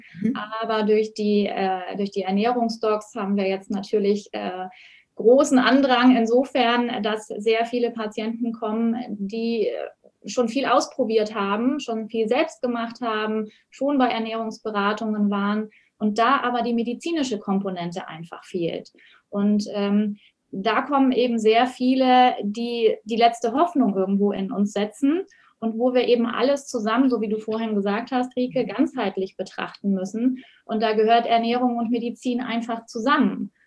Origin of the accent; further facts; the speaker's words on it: Oberstdorf, Bavaria, Germany; Ja, also ich komme ja aus den Bergen, aus dem schönen Allgäu, aus Oberstdorf.